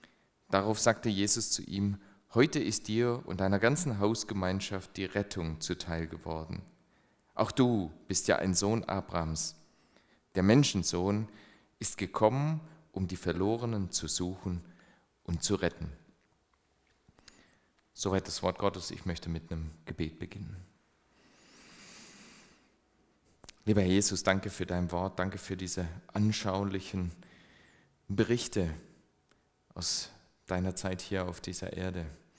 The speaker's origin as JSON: {"language": "German", "region": "Swabia", "country": "Germany", "said": "Schwaben, ist das meine Identität? Ich habe schon gesagt, ich komme eigentlich aus dem Dorf. Es stimmt nicht ganz, es ist auch Stadt gewesen, mein Herkunftsort, aber doch sehr kleinstädtisch."}